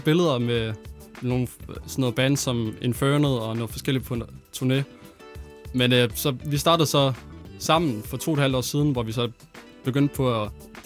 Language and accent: Danish; Hjørring, North Denmark Region, Denmark; og jeg kommer fra Hjørring